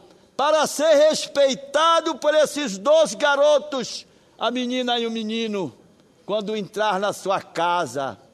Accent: Pará, Brazil; É uma obrigação de servir a minha terra e não se servir dela. Eis um paraense disposto até as últimas consequências para defender a sua terra e o direito do povo do Pará e do Brasil.

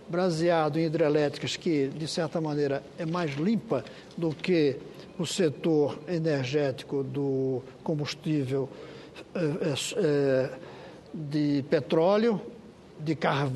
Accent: Brasília, Federal District, Brazil; nós que temos que agradecer como brasileiros e eu especialmente como brasiliense de um discurso desta qualidade

